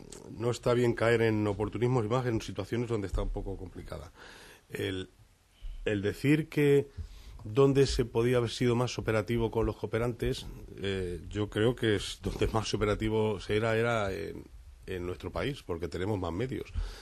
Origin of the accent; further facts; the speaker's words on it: Spain; como español que me siento